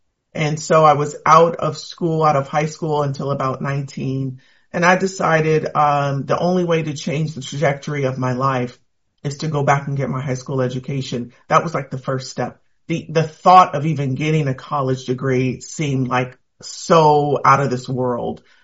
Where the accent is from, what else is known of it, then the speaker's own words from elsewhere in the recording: Pasadena, California, United States; So born and raised in Pasadena, California, to a single mom with one brother and one sister.